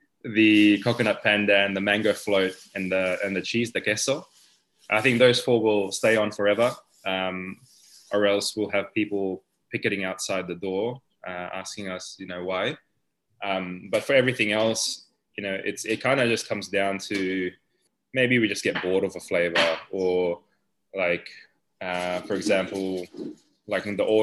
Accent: Hoppers Crossing, Victoria, Australia; I grew up in Hoppers Crossing, Tiny area.

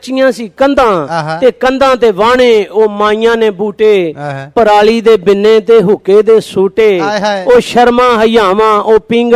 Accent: Zafarwal, Punjab, Pakistan; ਮੈਂ ਖੁਦ ਜ਼ਫਰਵਾਲ ਤੋਂ ਬਿਲੋਂਗ ਕਰਨਾ

